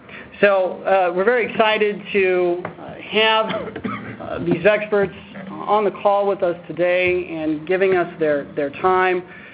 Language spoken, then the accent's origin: English; St. Ann, Missouri, United States; I'm from St. Ann, Missouri, which is 2 miles from Ferguson. I grew up there. I was born and raised there. This is our home.